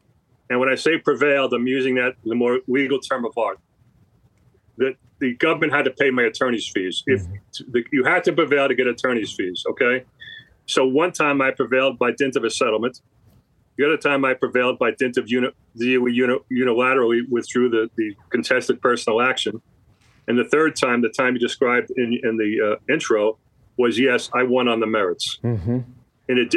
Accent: Brooklyn, New York, United States; born there; you mentioned I was born in Brooklyn.

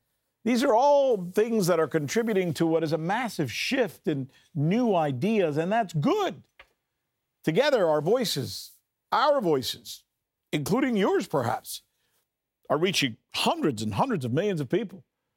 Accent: United States; Iran, to whom I, as an American, am grateful.

